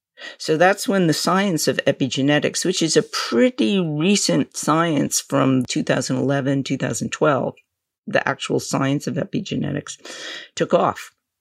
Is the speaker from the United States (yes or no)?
yes; New York, United States; You know, I just say … I'm from New York. That's all I say.